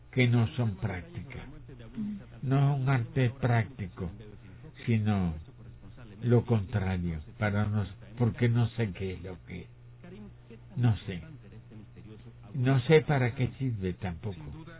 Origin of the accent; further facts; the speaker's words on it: Valencia, Carabobo, Venezuela; born there; He reconstruido la casa donde nací en Valencia.